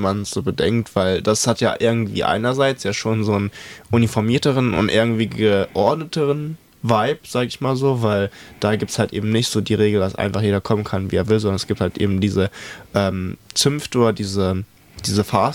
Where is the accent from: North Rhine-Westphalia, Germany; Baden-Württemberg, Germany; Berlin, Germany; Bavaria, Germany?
North Rhine-Westphalia, Germany; Ich selbst komme ja auch aus der Nähe Köln. Breitere Nähe, sehr großzügig gesprochen.